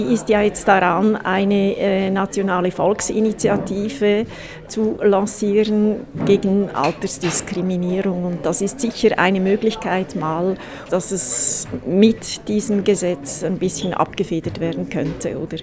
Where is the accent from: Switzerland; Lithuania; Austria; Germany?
Switzerland; ich glaube, das müssen wir als Schweizer besonders innen auch lernen